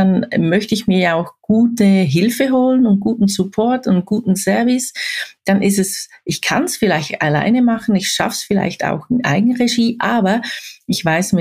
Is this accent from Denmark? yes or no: no; Switzerland; ich bin ja auch aus der Schweiz